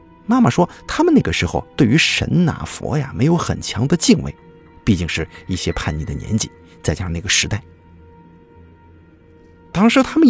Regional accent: China; 我的家乡是南方的一个小县城

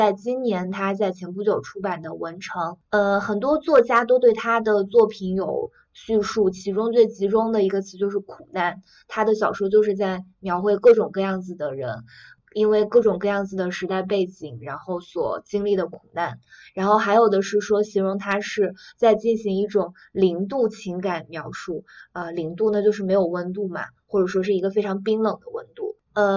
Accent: China

